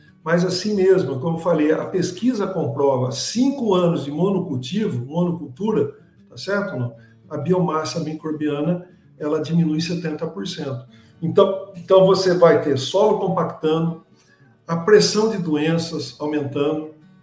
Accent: Limeira, São Paulo, Brazil; accent: Limeira; Com todo o meu sotaque, viu meu sotaque de Limeira, do lado de Piracicaba, né? Falei, nós somos o caipira original, né?

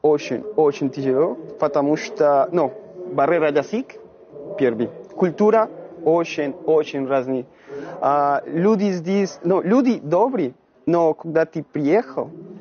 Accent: Bogotá, Colombia; Russian is a second language; now in Kaliningrad, Russia; Угу. Я из Колумбии. Богота, Колумбия.

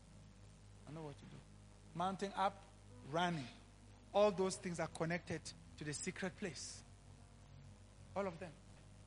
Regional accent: Lida, Grodno Region, Belarus; I'm from Lida. I grew up here. This is maybe this is the area of my father, and there's my grandmother.

